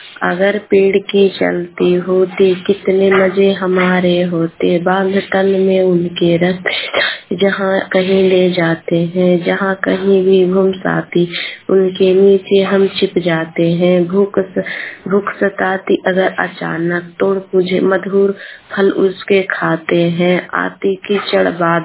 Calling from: Sheikhpura, Bihar, India; मैं गोवा से शेखपुरा से बोल रही हूँ।

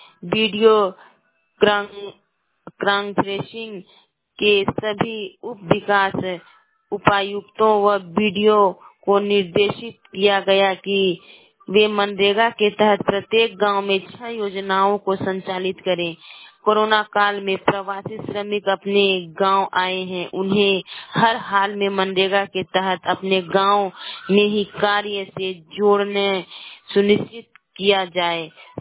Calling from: Ranchi, Jharkhand, India; स्वास्थ्यवाणी रांची से हूँ।

